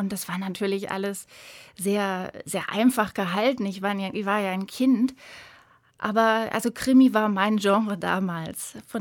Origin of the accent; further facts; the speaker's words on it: Kassel, Hesse, Germany; Ich komme aus Kassel, ich lebe in Kassel